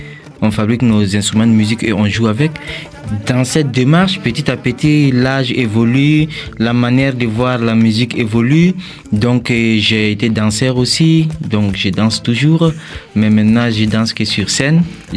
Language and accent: French; Burkina Faso; Donc voilà, je suis burkinabé. Je viens du Burkina Faso